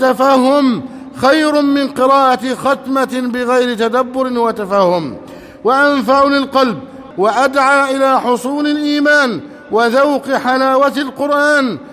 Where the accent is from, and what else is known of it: Egypt